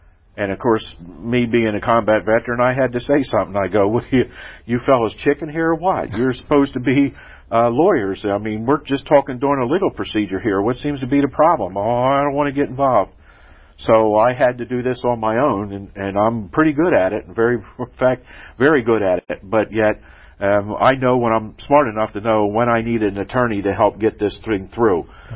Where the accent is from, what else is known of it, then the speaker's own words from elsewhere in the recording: United States; I hugged it, because I'm an American. This is my country